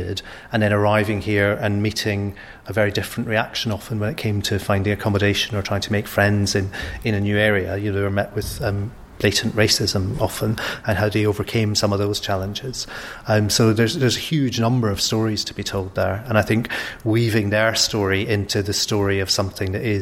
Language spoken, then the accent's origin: English; Scotland, United Kingdom; now in London, United Kingdom; I'm Scottish, so I'm British too, but in some senses I'm a migrant to London and to Hackney, as many people in London are.